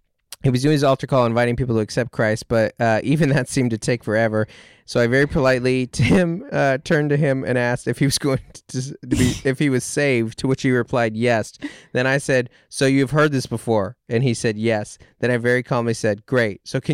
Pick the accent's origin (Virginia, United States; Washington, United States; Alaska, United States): Alaska, United States; Kodiak; I got a job offer in my hometown of Kodiak, Alaska